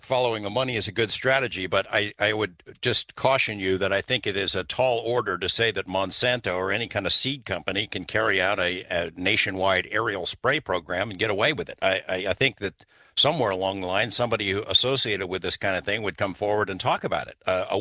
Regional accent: New Jersey, United States; born there; I know I was born in New Jersey, and Jersey tomatoes, like Pennsylvania tomatoes, really good stuff. Can't get them out here in the West.

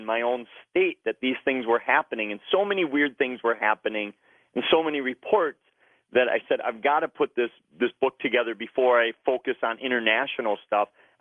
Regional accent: Wisconsin, United States; Well, it's my home state, my birth state. I've lived here all my life

